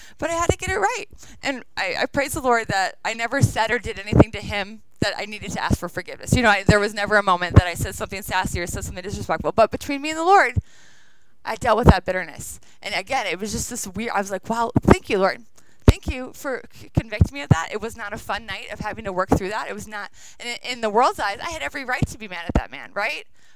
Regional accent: Wisconsin, United States; I grew up in Wisconsin. I went to college in Wisconsin. I worked at a camp in Wisconsin. So Midwest, here we go.

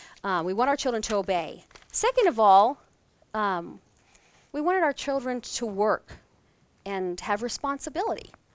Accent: Texas, United States; I'm from Texas, so in Texas, when your mom says to do something, you say, "Yes, ma'am," "No, ma'am," "Yes, sir," "No, sir."

